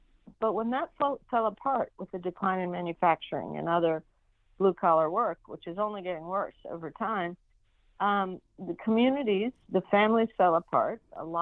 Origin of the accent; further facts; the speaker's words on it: Peru; I'm from Peru. Everybody's your aunt, uncle, even if they're not.